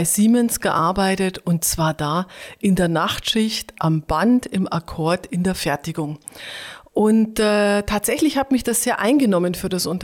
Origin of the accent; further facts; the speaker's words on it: Bavaria, Germany; accent: Bavarian; now in Berlin, Germany; Ich komme aus Oberbayern, wobei ich seit mindestens 25 Jahren versuche, mir in der inzwischen Hauptstadt das Bayerisch abzugewöhnen.